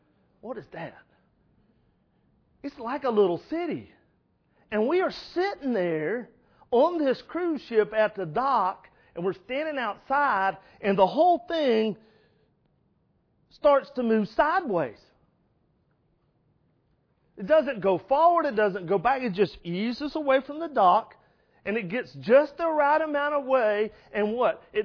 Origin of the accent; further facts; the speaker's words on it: Florida, United States; Man, I've had the chance growing up in Florida, you saw them. They stayed in Tampa quite a bit